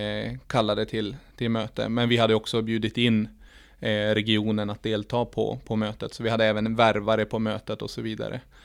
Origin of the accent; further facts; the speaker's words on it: Gothenburg, Västra Götaland County, Sweden; Som sagt, jag kommer från Hammarkullen där vi jobbat under många år med just social organisering